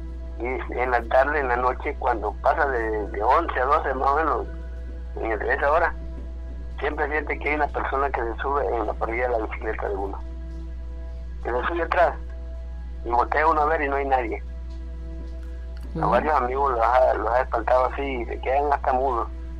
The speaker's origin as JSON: {"language": "Spanish", "country": "Guatemala", "moved": "yes", "said": "porque le digo que yo soy de Guatemala, no soy de aquí. He andado caminando por diferentes lugares. Ya aquí me establecí porque aquí tengo mi familia."}